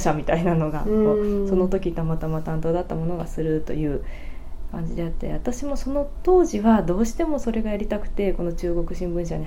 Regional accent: Hiroshima, Japan; also born or lived in Tokyo; ずっと高校まで広島にいましたので、それが当たり前すぎてそこまで、まあ、単に大学東京に出てて地元に帰ってきて就職して

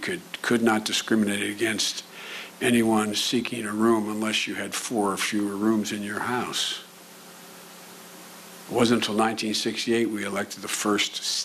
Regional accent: Wilmington, Delaware, United States; My hometown, I was going to go home to in June, Wilmington, Delaware, was the only city in America since Reconstruction occupied by the military for 7 months

